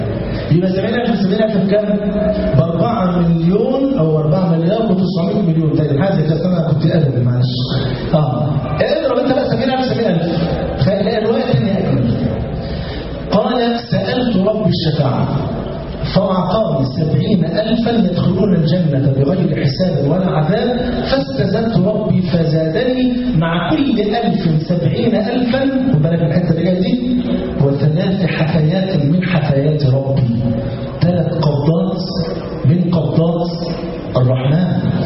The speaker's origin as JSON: {"language": "Arabic", "country": "Egypt", "said": "من الظهر الى العصر يعني عندنا في مصر 3 ساعات. عندكم هنا دي ما شاء الله عندكم 1.5 ساعة"}